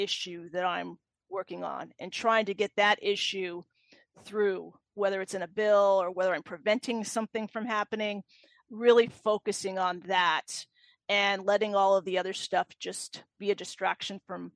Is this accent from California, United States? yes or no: yes; California, United States; Well, you know, I'm a Californian. I'm probably going to say burgers and fries and a shake from In-N-Out Burger. I'm from there.